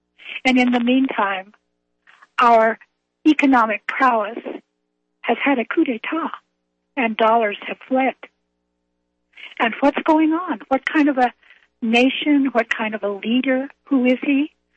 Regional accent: United States; Today is a great day for me. It's also Constitution Day, and I'd like to declare, I am an American, and I will always be.

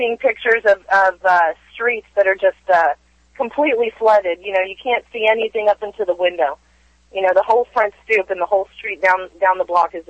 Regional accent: Florida, United States; And since I'm from Florida, and I've been through just about, every tropical storm, every hurricane, I spent 28 years down there

